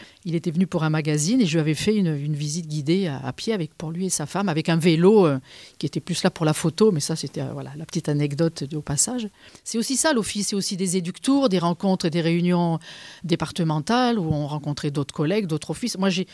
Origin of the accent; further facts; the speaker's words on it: Provence-Alpes-Côte d'Azur, France; Je suis des Alpes de Haute-Provence.